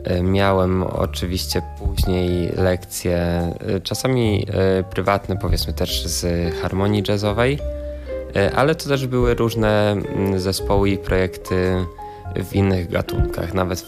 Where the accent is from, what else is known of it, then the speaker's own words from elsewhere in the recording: Żary, Lubusz Voivodeship, Poland; now in Wrocław, Poland; mój świat i muzyczny i życie prywatne przeniosło się do Wrocławia, natomiast pochodzę z Żar, to jest miejscowość w województwie lubuskim.